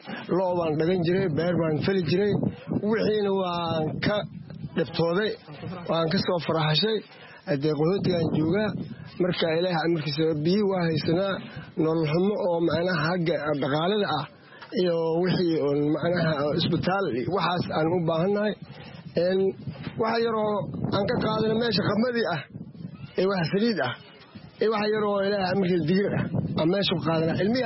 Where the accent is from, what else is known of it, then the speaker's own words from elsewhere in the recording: Lower Juba, Somalia; waxaan ka soo barakacay jubbada hoose.